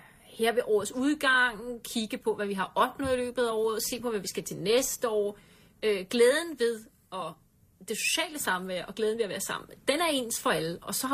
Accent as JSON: {"language": "Danish", "region": "Zealand", "country": "Denmark", "said": "jeg er selv fra Falster, så jeg er lige ved siden af"}